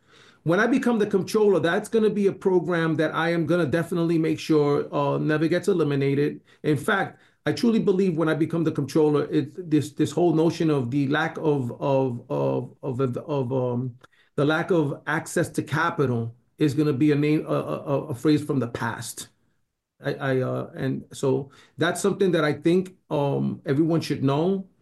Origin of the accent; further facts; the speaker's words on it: New York City, New York, United States; And as I truly love New York City, I grew up in New York City. I've been throughout the entire city. I know the community